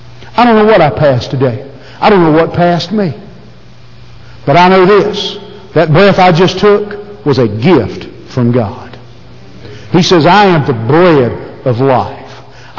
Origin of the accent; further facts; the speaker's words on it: United States; It's just I'm from America and I'm a pansy.